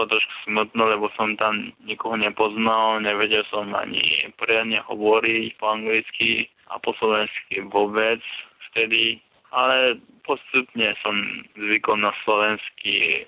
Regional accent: Japan; Slovak is a second language; moved away as an adult; now in Slovakia; Keď som mal 18 rokov a zatiaľ v Japonsku nie sú dobré podmienky ako u vás na Slovensku.

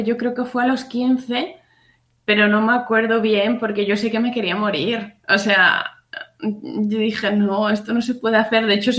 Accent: Bueu, Galicia, Spain; now in Burela, Spain; yo soy de Pontevedra, de un pueblecito que se llama Bueu, pero vivo en Burela, en la costa de Lugo, la Mariña que está tan infectada de COVID.

